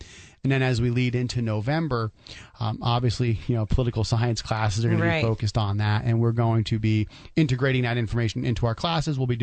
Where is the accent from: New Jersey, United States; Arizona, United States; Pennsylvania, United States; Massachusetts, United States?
New Jersey, United States; I'm from Jersey. I grew up in New Jersey.